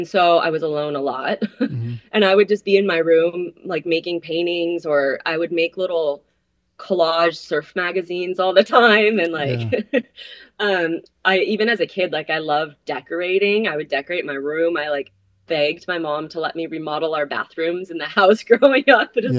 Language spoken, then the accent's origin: English; San Diego, California, United States; So I grew up in North County, San Diego. And as you do there, you know, when you live at the beach, you grow up surfing.